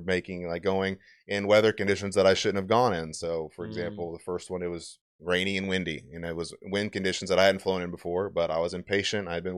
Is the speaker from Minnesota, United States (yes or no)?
no; Mansfield, Texas, United States; also born or lived in Arlington, Texas; Yeah, I'm from here. I was born in Arlington, grew up in Mansfield.